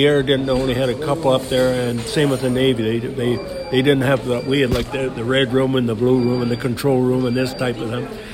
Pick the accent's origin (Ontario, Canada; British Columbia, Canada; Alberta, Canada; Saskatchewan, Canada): Ontario, Canada; Pickering; I'm from Ontario originally. I come from the Pickering area.